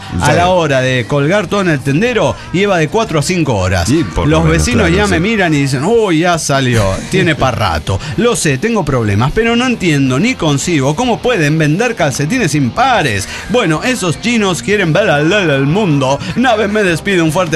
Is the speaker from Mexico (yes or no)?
no; Cali, Valle del Cauca, Colombia; born there; Cali, Colombia, mi ciudad natal